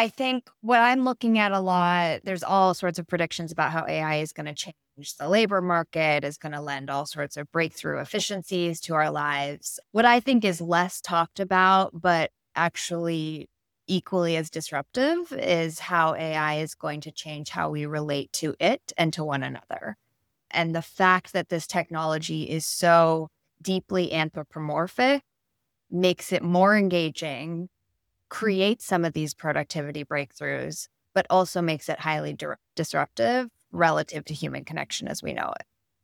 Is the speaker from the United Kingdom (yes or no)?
no; California, United States; if I grew up out in the Bay Area near Silicon Valley